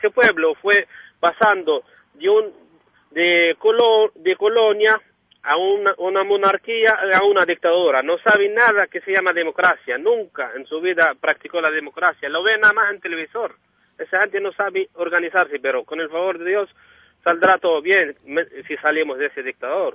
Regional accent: Granada, Andalusia, Spain; yo soy de Granada, acabo de llegar a Madrid

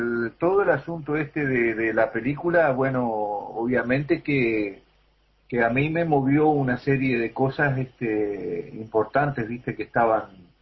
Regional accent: Paysandú, Uruguay; me parece también para Paysandú, de donde yo vengo, bueno, me parece importante también que en Paysandú se muestre la película, ¿no?

